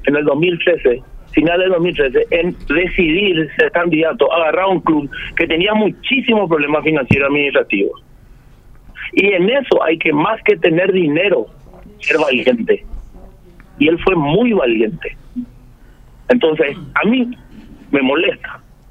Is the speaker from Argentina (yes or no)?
no; Paraguay; soy paraguayo. Yo quiero que mi país esté bien, quiero que mi sociedad esté bien.